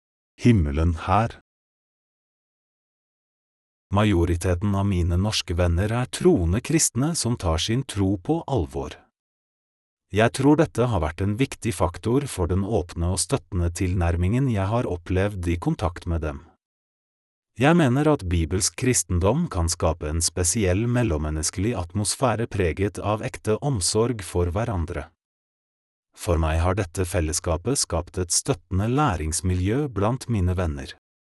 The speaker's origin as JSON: {"language": "Norwegian", "country": "Poland", "second_language": "Norwegian", "moved": "yes", "lives_now": "Norway", "said": "Jeg flyttet til Oslo i januar 2021. Før jeg flyttet, brukte jeg nesten et år på å lære norsk hjemme i Polen."}